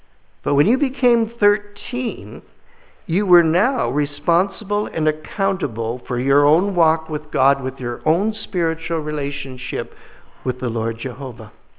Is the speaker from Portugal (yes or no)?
no; Windsor, Ontario, Canada; I grew up in Windsor. I'll give myself the benefit of the doubt about growing up, but I lived in Windsor until I was married at 24, and Windsor's right up against the United States and Detroit.